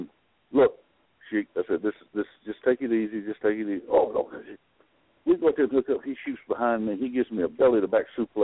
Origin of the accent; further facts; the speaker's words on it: Georgia, United States; also born or lived in Louisiana; And so what I did, my wife and I left Louisiana. We went back to my hometown here in Georgia, shipped our stuff out to Jesse and his wife, and we flew out there.